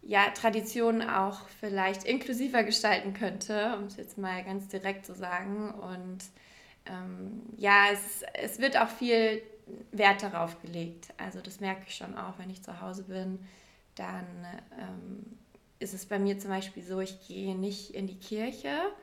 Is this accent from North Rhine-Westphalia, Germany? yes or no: no; Bavaria, Germany; ich bin ja auch aus Bayern, vom Land. Da werden Traditionen ja bekannterweise groß geschrieben.